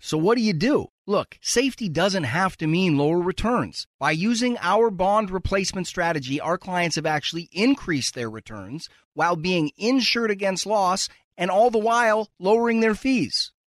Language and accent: English; Tacoma, Washington, United States; They were headquartered in my hometown of Tacoma.